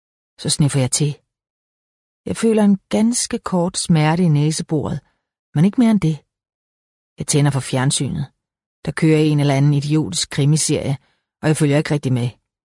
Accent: Capital Region of Denmark, Denmark; now in Sydhavnen, Denmark; jeg har mødt i min barndom på Vestegnen, og i mit liv i Sydhavnen.

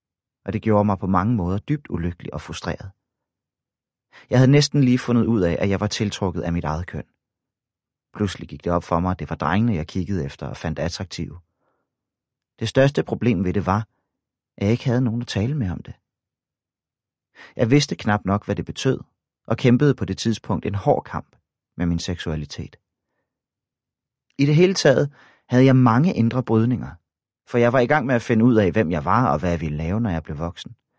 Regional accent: Nibe, North Denmark Region, Denmark; En vinterdag stoppede jeg op på min daglige tur forbi Limfjorden uden for min hjemby Nibe

